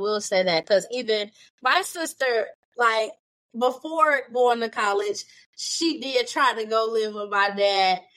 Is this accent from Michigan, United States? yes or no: yes; Detroit, Michigan, United States; And we're from Detroit, so they stay up there.